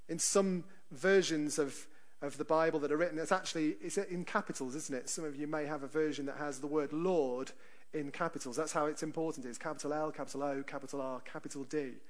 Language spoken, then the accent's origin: English; United Kingdom; of course we're British, most of us